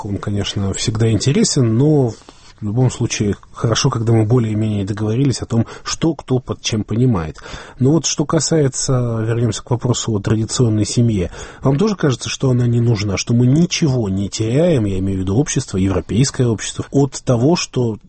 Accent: Belarus; я народом из Беларуси

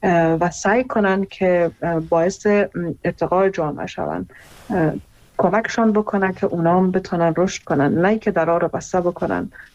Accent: Iran; خودم در ایران بزرگ شدم و اونجا درس خوندم

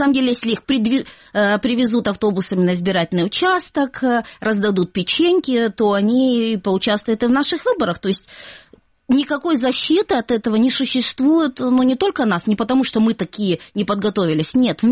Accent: Abkhazia, Georgia; я сама из Абхазии.

